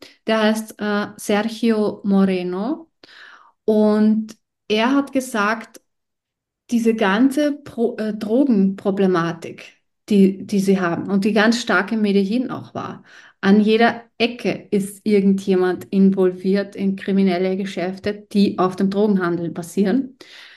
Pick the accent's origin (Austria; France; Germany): Austria; born there; ich bin in Österreich geboren, aber das heißt ja noch lange nicht, dass das mein Land ist.